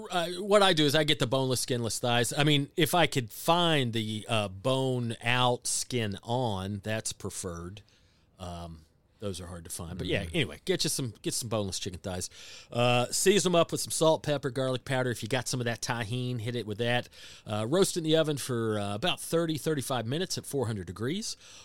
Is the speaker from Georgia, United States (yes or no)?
yes; Georgia, United States; Where I grew up in Georgia, we did have a lot of Latinos, primarily Mexican.